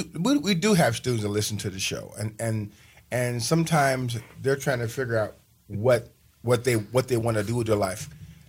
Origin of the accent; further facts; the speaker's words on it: Terre Haute, Indiana, United States; my hometown was Terre Haute, Indiana, and I was a high school dropout, and I got my GED while I was in the Marine Corps.